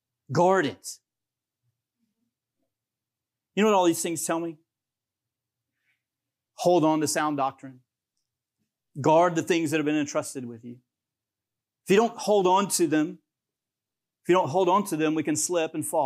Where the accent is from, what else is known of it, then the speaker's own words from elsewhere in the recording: Georgia, United States; born there; I was born in Georgia, praise the Lord.